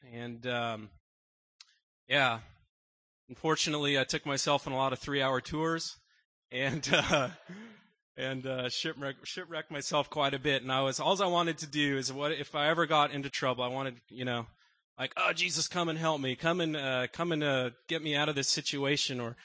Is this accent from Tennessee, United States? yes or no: no; Los Angeles, California, United States; born there; I was born in Los Angeles, California, and I'll get to the reason why I'm here now.